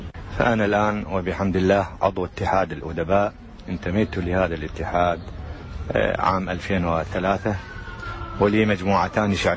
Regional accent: Erbil, Erbil Governorate, Iraq; born there; ولدت في محافظة أربيل عام 1956، على الرغم من أن جذوري تعود إلى الجنوب، ولكن بما أن والدي كان عسكريا فكنا نتنقل معه كالبدو الرحل حيثما يحل، فولدت هناك في شمال العراق الحبيب.

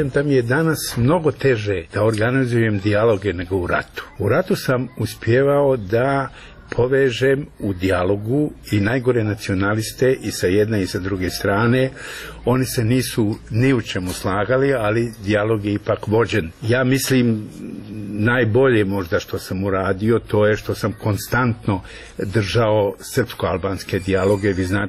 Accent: Mostar, Federation of Bosnia and Herzegovina, Bosnia & Herzegovina; nagrada koju dobijam u mom rodnom gradu

